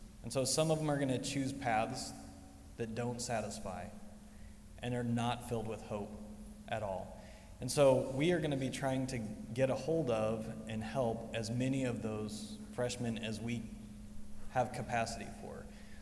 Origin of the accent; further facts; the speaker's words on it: Wichita, Kansas, United States; now in Rose Hill, United States; So just quickly, I grew up in Wichita, and now my Kansas home is out in Rose Hill. So that's where we're from.